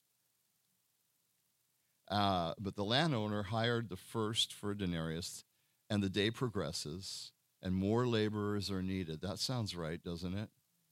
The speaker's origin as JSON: {"language": "English", "town": "Beaverton", "region": "Oregon", "country": "United States", "tie": "born or raised there", "said": "I grew up in Beaverton, Oregon, Portland and Beaverton."}